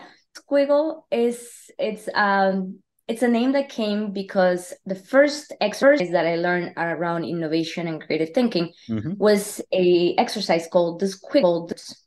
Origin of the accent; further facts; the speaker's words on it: Colombia; also born or lived in Mexico; I am born and raised in Latin America, especially in Colombia. I was born in Colombia, raised between Colombia and Mexico. And I've been a citizen of the world since I was very little.